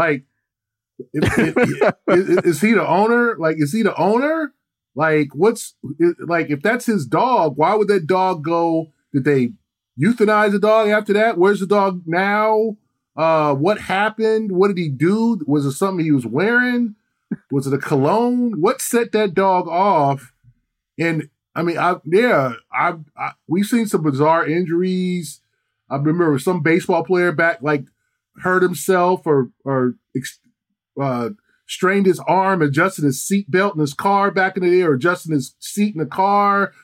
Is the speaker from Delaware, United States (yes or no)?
no; Los Angeles, California, United States; It's like, that's so L.A., and that's my hometown, but I'm not used to that. So when I go there, I still feel like a stranger.